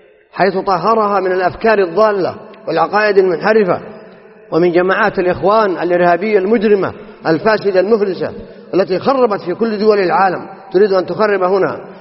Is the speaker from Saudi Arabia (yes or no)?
yes; Saudi Arabia; في بلادنا المملكة العربية السعودية